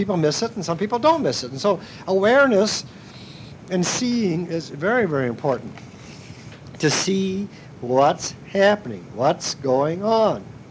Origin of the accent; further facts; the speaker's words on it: Minnesota, United States; And cockleburrs stuck to my stockings when I was a little boy growing up in Minnesota, too, and I just hated cockleburrs.